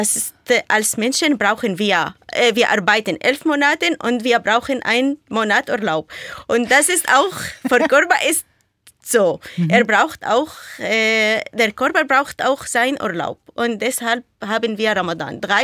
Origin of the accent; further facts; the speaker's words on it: Syria; Ja, ich komme aus Syrien.